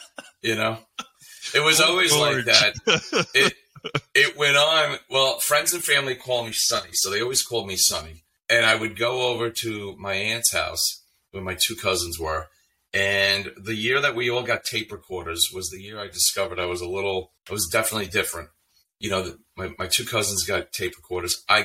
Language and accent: English; Lake Grove, New York, United States; I grew up in Lake Grove.